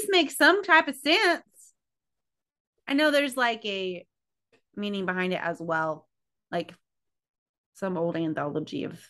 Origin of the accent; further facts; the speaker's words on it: Indiana, United States; Number one, I'm from Indiana, and I love corn.